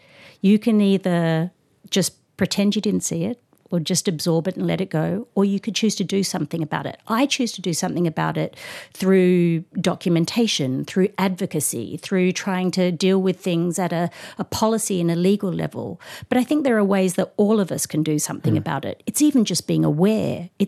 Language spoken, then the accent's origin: English; Singapore; born there; I was born in Singapore. My father was an academic.